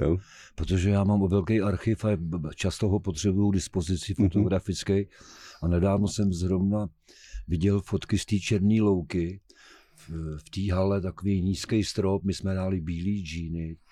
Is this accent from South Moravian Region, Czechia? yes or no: no; Ostrava, Moravian-Silesian Region, Czechia; Ale my jsme v Ostravě vždycky byli doma, Železné srdce republiky. Ano. Popravdu, ale my jsme prostě Ostraváci.